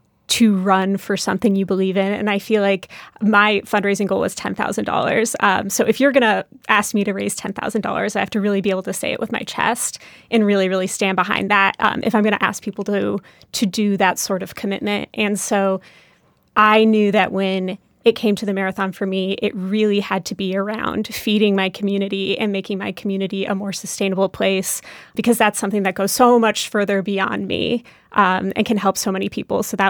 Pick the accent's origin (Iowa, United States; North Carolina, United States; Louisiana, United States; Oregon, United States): Oregon, United States; I grew up in Oregon, and my mom, for a lot of my childhood, managed our county food bank.